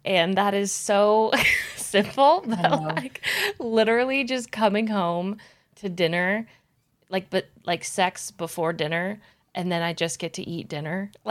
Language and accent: English; California, United States; And I'm from the Bay Area, so, you know, if I'm ever around, I'll just pop on by.